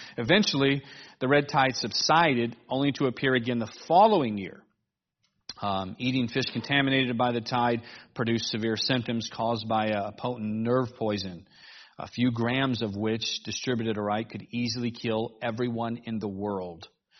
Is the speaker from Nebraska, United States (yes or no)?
no; Cleveland, Ohio, United States; I grew up in Cleveland, Ohio, and so we did not exactly have an ocean.